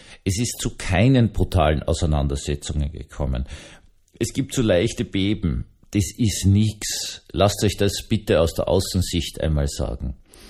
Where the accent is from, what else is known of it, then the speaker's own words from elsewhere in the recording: Austria; Ihr habt einen sehr, sehr, sehr guten Zwischenraum, würde ich mal sagen, als Österreicher zwischen Aufarbeitung und Nichtverfolgung gefunden.